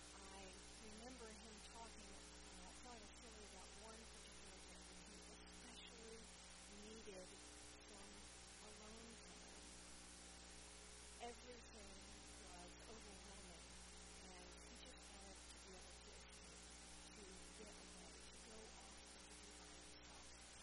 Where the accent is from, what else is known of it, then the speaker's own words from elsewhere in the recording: Greenville, United States; As many of you know, I grew up here in Greenville and at Trinity.